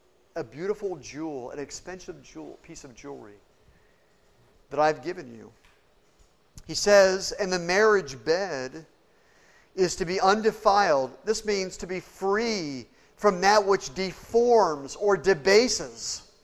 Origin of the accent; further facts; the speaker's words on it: Springfield, Missouri, United States; I remember my grandmother we'd go to her house when I was growing up in Springfield, Missouri